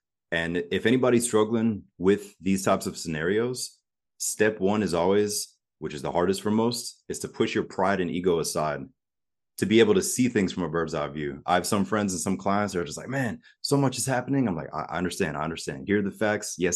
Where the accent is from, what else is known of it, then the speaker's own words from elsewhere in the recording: Germany; So as a child, I grew up in Germany. We were stationed in Germany. Oh. My mother's German.